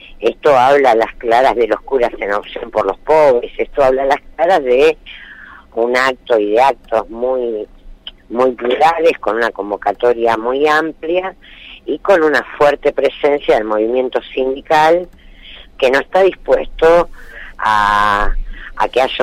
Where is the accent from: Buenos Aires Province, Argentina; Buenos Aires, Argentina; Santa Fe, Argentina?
Santa Fe, Argentina; yo estoy en la provincia de Santa Fe, soy santafesina